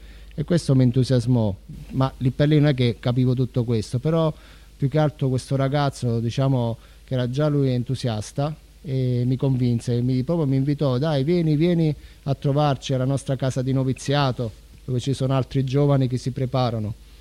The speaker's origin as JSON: {"language": "Italian", "town": "Naples", "region": "Campania", "country": "Italy", "said": "Ho 42 anni, sono di Napoli e ne vado fiero, sono tesserato come tifoso del Napoli. Sono appunto nato nel 1979"}